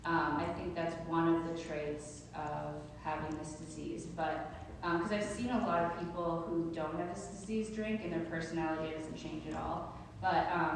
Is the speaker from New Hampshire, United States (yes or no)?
yes; New Hampshire, United States; So I grew up in New Hampshire, and I also was kind of like a serious kid, and I got held back from kindergarten.